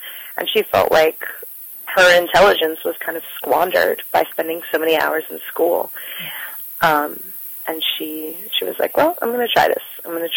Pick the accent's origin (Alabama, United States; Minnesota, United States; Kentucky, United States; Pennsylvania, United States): Kentucky, United States; especially where I grew up in Bible Belt Kentucky.